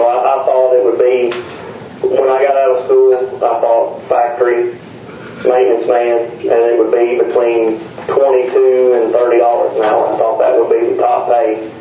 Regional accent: Lancaster, Kentucky, United States; I'm from Lancaster, Kentucky. I've been there since I was a sophomore in high school.

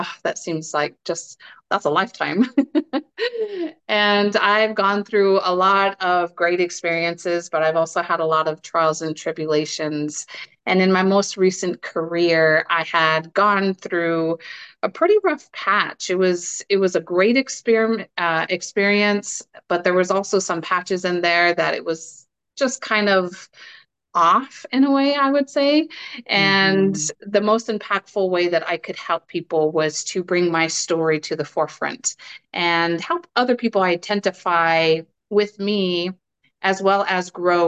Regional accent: Arizona, United States; Growing up in Arizona, it gave me just a small portion of what the world looked like growing up in a small town.

